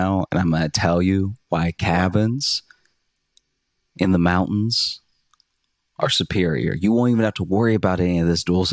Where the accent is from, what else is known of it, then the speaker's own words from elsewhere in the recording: Louisiana, United States; I grew up in Louisiana, so I've witnessed hurricanes just act like buildings weren't in the way.